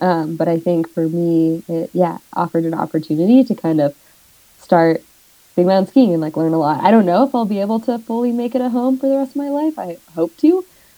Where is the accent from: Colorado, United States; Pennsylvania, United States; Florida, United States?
Colorado, United States; Telluride; born there; also born or lived in East Coast; I was born in Telluride and that mountain is just full of moguls.